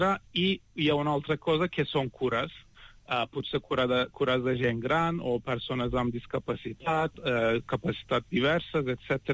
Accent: Turkey; Catalan is a second language; som quatre, som de Turquia

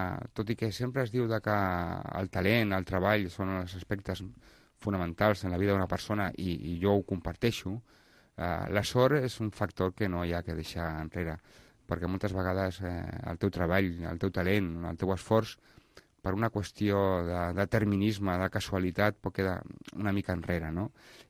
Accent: Barcelona, Catalonia, Spain; born there; de Barcelona. Va ser el primer gran casal que es va crear, i a més és del meu barri, on jo vaig néixer

